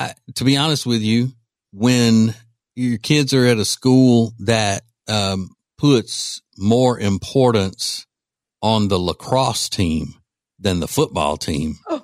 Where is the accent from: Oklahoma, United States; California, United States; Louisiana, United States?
Louisiana, United States; than what my wife and I grew up in Louisiana